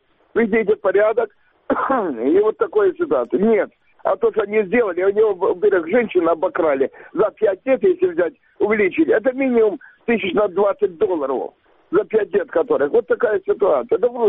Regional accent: Crimea, Ukraine; Я из Крыма, проживаю уже больше 45 лет, пенсионер как-никак.

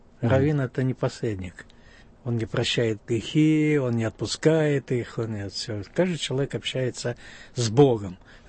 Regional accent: Birobidzhan, Jewish Autonomous Oblast, Russia; also born or lived in Khabarovsk; Я родился в Хабаровске, а жили мы все в Биробиджане. Папа мой из Белоруссии, мама из Смоленска, приехали в 30-е годы строить еврейское государство. Бабушка жила в Хабаровске, вот мама поэтому ездила туда рожать.

